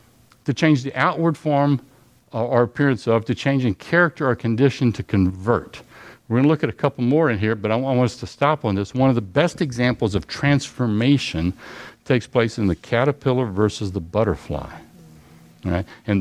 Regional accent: Louisiana, United States; I didn't use the word transform growing up in Louisiana.

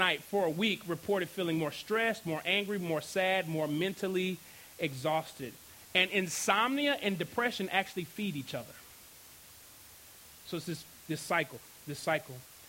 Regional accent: Dallas, Texas, United States; I am originally from Dallas.

